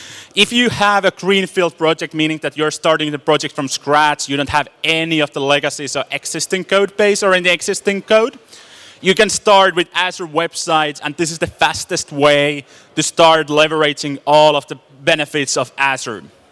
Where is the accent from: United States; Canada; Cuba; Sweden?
Sweden; English is a second language; I'm from Sweden, but I speak Swedish and not really well, but a little bit.